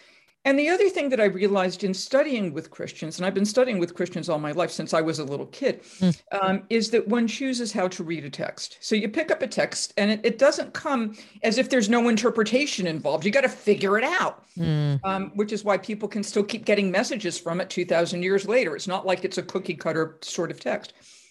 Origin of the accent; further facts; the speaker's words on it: Massachusetts, United States; And I'm from Massachusetts, so I get this.